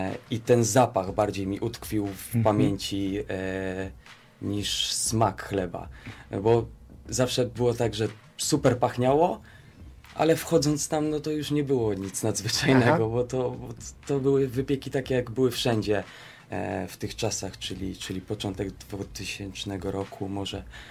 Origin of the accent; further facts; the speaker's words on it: Olesno, Opole Voivodeship, Poland; jestem z małego miasta w województwie opolskim, gdzie jest silny wpływ Śląska